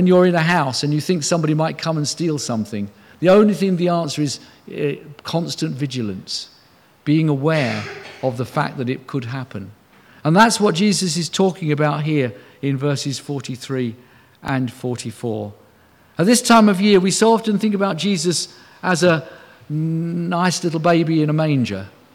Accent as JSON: {"language": "English", "country": "United Kingdom", "said": "just as whenever I go abroad, I live as a British citizen wherever I am."}